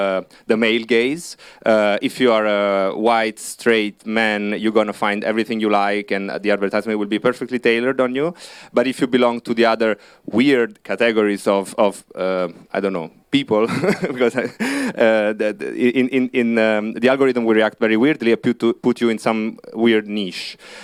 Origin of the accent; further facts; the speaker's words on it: Italy; English is a second language; it's happening at the same time in Italy, which is where I'm from, maybe you may have guessed it by my accent